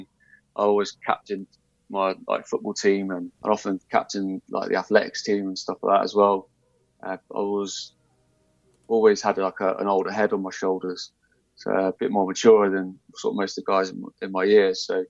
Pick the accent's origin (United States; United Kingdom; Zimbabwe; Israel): United Kingdom; South of England; I'm from England, from the south of England.